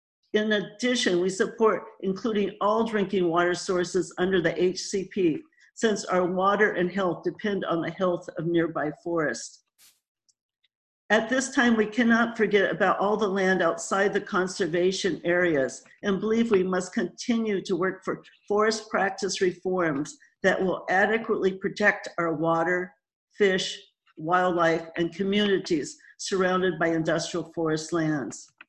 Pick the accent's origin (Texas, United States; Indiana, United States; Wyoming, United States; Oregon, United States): Oregon, United States; now in Rockaway Beach, United States; I live in Rockaway Beach. I grew up in Coos County during the 50s and 60s, where my father worked at Weyerhaeuser as a lumber grader.